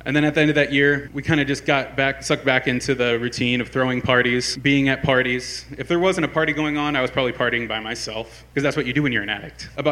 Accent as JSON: {"language": "English", "town": "Fort Wayne", "region": "Indiana", "country": "United States", "tie": "born or raised there", "said": "So I was born and raised here in Fort Wayne, Indiana. I grew up here in the late 80s and into the 90s, which was a really good time."}